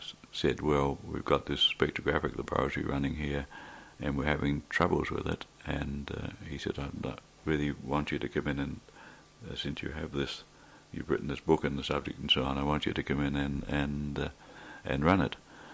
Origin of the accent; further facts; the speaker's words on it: New Zealand; But I grew up in New Zealand and did chemistry at the university